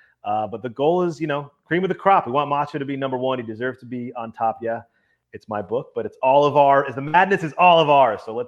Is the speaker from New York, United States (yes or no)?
no; Boston, Massachusetts, United States; because I grew up in Boston. I'm a big Celtics fan.